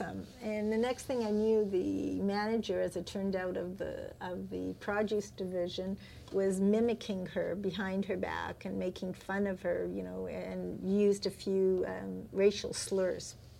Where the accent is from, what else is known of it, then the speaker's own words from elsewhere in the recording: Winnipeg, Manitoba, Canada; I grew up in Winnipeg, and I was at a private Jewish school